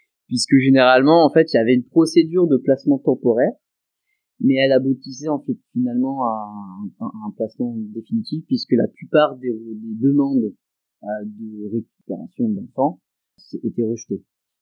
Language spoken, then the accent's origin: French; Mâcon, Bourgogne-Franche-Comté, France; moi, je suis originaire de Mâcon